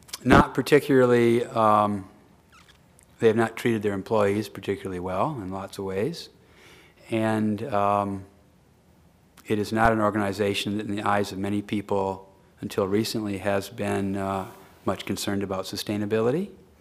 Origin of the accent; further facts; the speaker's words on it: Muskegon, Michigan, United States; Or if you contaminate Muskegon Lake, where I grew up in Muskegon, you can fix it.